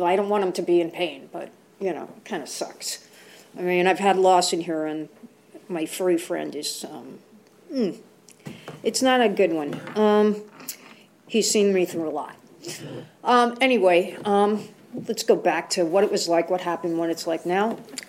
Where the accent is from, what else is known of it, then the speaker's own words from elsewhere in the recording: Brooklyn, New York, United States; I grew up in Brooklyn, New York, and two crazy parents, both alcoholics.